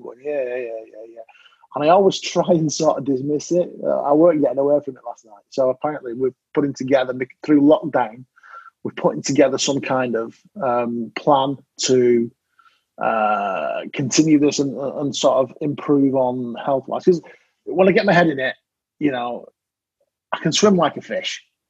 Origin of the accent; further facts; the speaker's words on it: United Kingdom; I'm British.